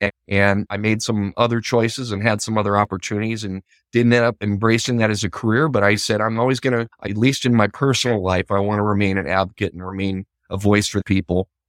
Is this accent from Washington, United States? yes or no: yes; Issaquah, Washington, United States; Growing up in Issaquah, Washington.